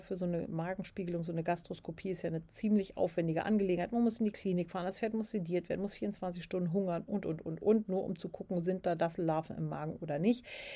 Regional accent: Berlin, Germany; Ich bin ja in Berlin groß geworden, wir kannten sowas überhaupt nicht

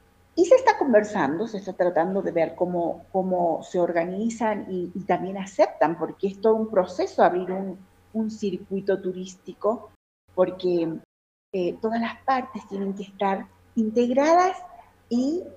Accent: Buenos Aires, Argentina; venimos de Buenos Aires y estamos acostumbrados a ir a los patios de tango

